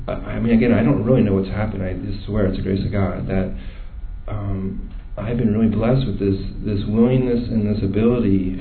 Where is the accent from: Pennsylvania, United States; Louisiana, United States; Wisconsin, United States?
Pennsylvania, United States; I was actually in Baltimore, Maryland. I'm actually from Pennsylvania.